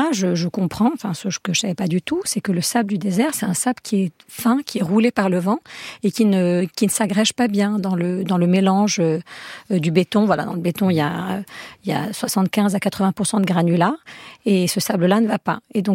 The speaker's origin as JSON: {"language": "French", "town": "Algiers", "region": "Algiers Province", "country": "Algeria", "tie": "born or raised there", "said": "c'est incroyable, j'ai grandi à Alger, je savais pas que ça existait."}